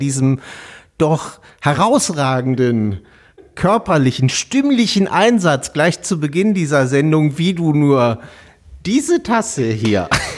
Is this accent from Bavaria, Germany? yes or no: yes; Nuremberg, Bavaria, Germany; Wie der Zufall es so will, komme ich selbst aus Nürnberg, also das ist wirklich direkt um die Ecke.